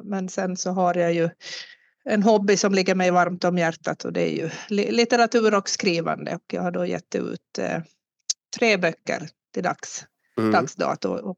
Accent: Ostrobothnia, Finland; jag är österbottning. Jag i grund och botten har vistats utomlands också under några år, men kommer tillbaka till rötterna också. Jag bor och lever i Österbotten här

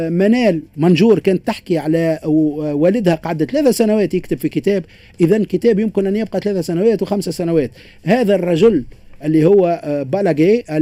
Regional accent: Tunisia; منهم مثلا عندنا في تونس

